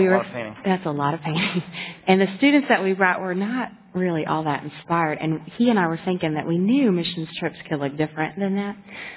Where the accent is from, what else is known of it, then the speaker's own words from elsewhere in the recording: Cincinnati, Ohio, United States; I grew up here in Cincinnati over by Kings Island, and I grew up in a Christian family.